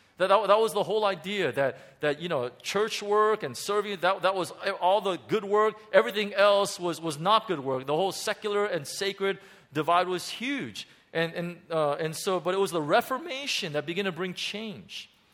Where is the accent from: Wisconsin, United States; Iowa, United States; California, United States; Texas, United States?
California, United States; now in Hong Kong; I may have shared this before, but I'm from Southern California. And in Southern California, we're probably a little bit more superficial than other people. And so I'm a Southern Californian, so I can say that.